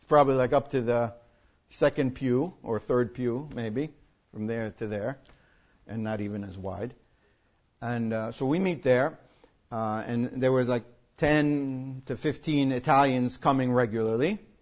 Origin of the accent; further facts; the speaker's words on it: United States; And me being an American, it's very hard for her to get a visa